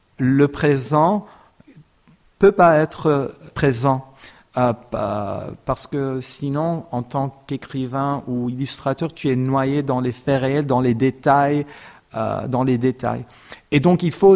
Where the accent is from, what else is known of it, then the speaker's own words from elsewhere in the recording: Lebanon; je suis né au Liban. J'ai grandi au Liban dans une famille arménienne.